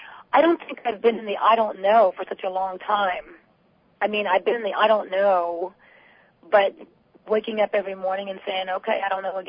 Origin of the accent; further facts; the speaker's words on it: Baltimore, Maryland, United States; I'm originally from Baltimore. That is my hometown. I should say my place of birth, and I spent time there.